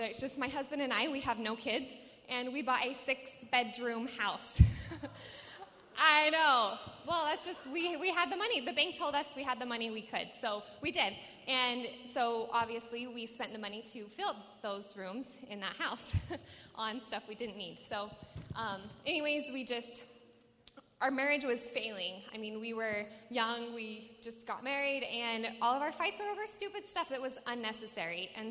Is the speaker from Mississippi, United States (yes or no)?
no; Wyoming, United States; So my name, like Ray said … I am from Wyoming. Is there anyone else from Wyoming here?